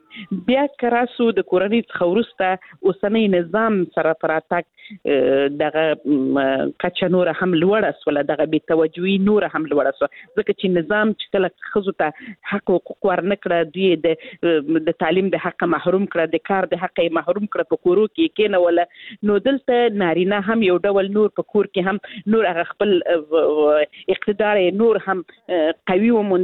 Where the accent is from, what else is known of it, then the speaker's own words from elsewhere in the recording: Helmand, Afghanistan; زه خپله د هلمند ولایت څخه یم،